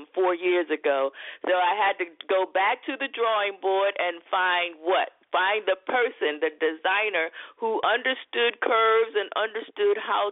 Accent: East Coast, United States; just being who I am from the East Coast, just adamant about keeping my product and my business and my money in the United States

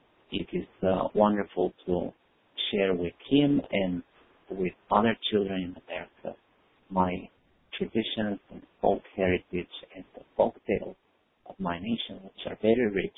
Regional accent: Bulgaria; English is a second language; now in United States; I grew up in Bulgaria, which is in southern Europe.

